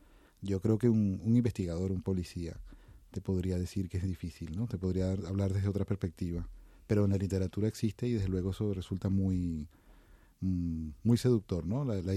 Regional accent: Venezuela; yo siento un profundo amor y un profundo cariño por mi país de origen

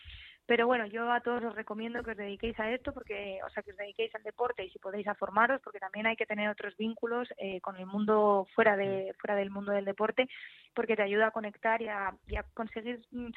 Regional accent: Villanueva de la Cañada, Community of Madrid, Spain; De Villanueva de la Cañada.

